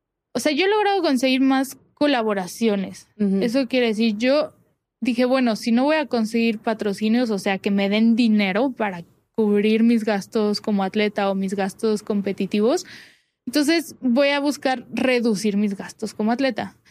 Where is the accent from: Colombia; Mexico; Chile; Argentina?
Mexico; Ajusco, Mexico City; Bueno, yo crecí en el Ajusco y te digo, o sea, mi jardín era más grande que mi casa.